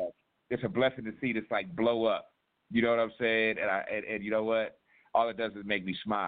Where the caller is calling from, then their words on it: Tucson, Arizona, United States; Hey, I'm calling from Tucson, Arizona. What's cracking with you, Pop?